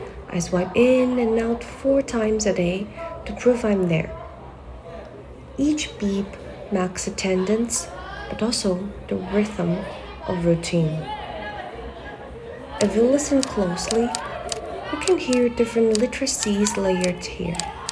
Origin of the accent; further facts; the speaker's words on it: Macau; from Macau. Teacher by day, grad student by night.